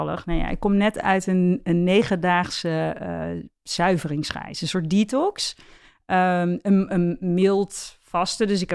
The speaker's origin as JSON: {"language": "Dutch", "region": "North Brabant", "country": "Netherlands", "said": "ik kom uit Brabant."}